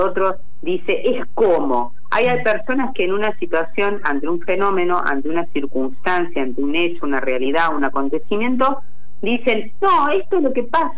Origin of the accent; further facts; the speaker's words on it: Argentina; nosotros en realidad creemos, y más si somos argentinos, que lo sabemos todo y que lo vemos todo